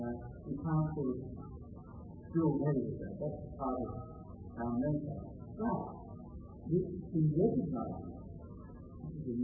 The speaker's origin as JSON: {"language": "English", "country": "Australia", "tie": "born or raised there", "said": "But I'm trying to say that the history that I learned as an Australian child, and to state my view, that history almost entirely airbrushed out the existence of, let alone the injustice, the violence and ignorant policies inflicted on the Aboriginal inhabitants of Australia."}